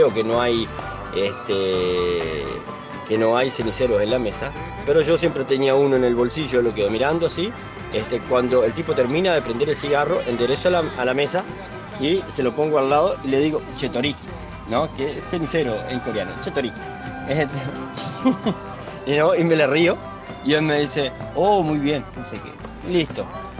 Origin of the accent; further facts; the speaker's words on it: Uruguay; yo soy uruguayo. Le digo, y señalo al … le digo: pero papá es coreano.